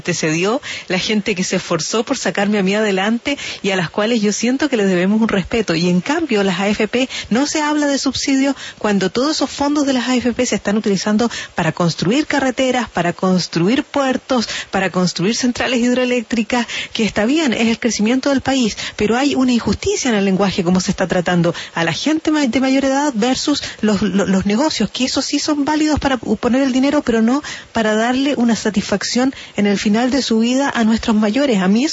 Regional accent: Chile; now in London, United Kingdom; Yo soy corresponsal en Londres, pero soy chilena

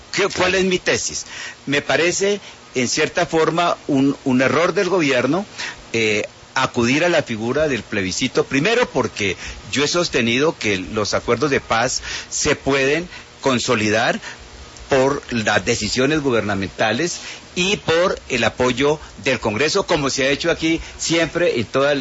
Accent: Chaparral, Tolima, Colombia; yo todavía recuerdo de niño en Chaparral

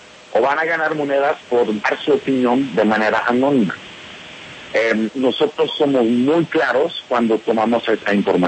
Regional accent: United States; Spanish is a second language; yo soy norteamericano, pero me encanta Colombia

